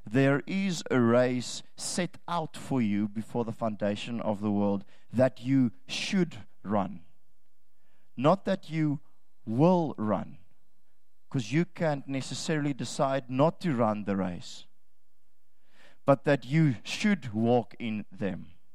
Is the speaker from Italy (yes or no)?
no; India; accent: Indian; I end up in my Indian accent, which is more dominant in me.